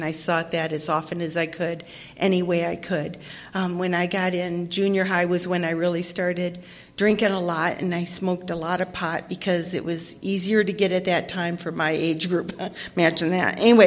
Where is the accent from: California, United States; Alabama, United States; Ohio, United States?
Ohio, United States; I grew up in Ohio, and I never felt a part of my whole life. I was one of five kids